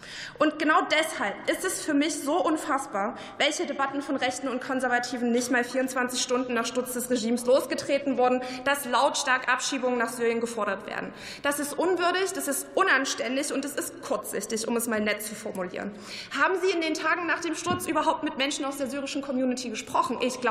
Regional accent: Germany; Für mich als Deutsche mit syrischen Wurzeln bedeutet dieser Moment auch eine Verpflichtung.

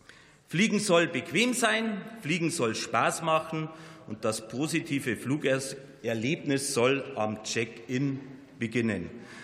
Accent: Bavaria, Germany; Meine Damen und Herren, gerade als bayerischer Abgeordneter freue ich mich über dieses Gesetz, denn auch meine Heimat ist Luftverkehr, hat der Luftverkehr große Bedeutung. Bayern ist Luftfahrtland

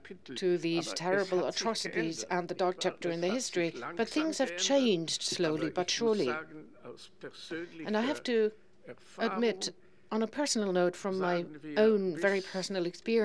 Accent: Bayreuth, Bavaria, Germany; I come from Bayreuth and I'm working for the Anne Frank Center here in Berlin.

